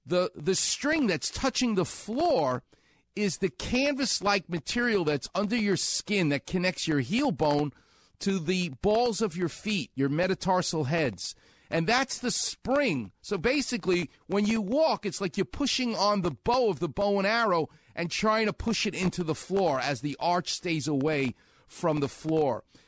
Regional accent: New York, United States; because I'm from New York, so it sounds like yogurt

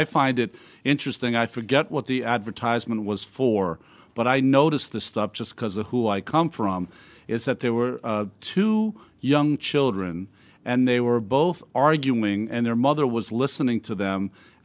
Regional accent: Massachusetts, United States; now in New York, United States; I was born in Massachusetts. You know, I'm kind of a ham and egger from Massachusetts who now lives in New York for the last 30 years. So I'm more East Coast than the island of Hawaii.

